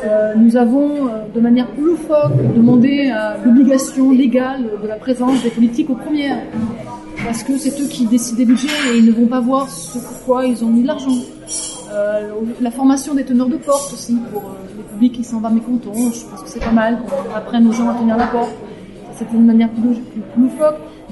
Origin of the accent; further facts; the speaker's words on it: France; now in Geneva, Switzerland; moi je suis française, donc je peux avoir un regard extérieur, mais je vis aussi sur Genève